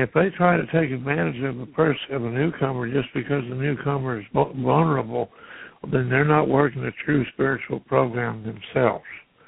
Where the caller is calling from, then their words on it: Fresno, Texas, United States; I'm calling from Fresno, Texas.